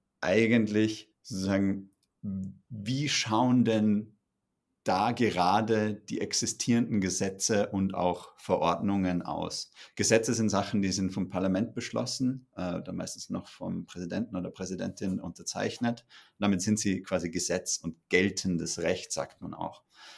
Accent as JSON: {"language": "German", "country": "Austria", "said": "weil ich nicht in Deutschland aufgewachsen bin, ich bin Österreicher"}